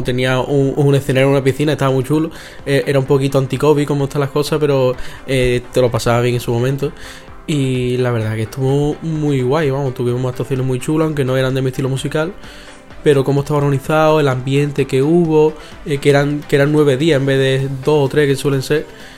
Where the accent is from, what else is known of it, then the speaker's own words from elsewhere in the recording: Cádiz, Andalusia, Spain; uno que estaba cercano a donde yo vivo, yo soy de Cádiz, ese era en Chipiona